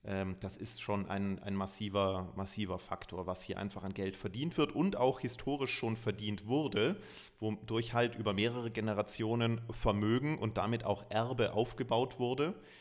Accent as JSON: {"language": "German", "town": "Munich", "region": "Bavaria", "country": "Germany", "said": "als Münchner"}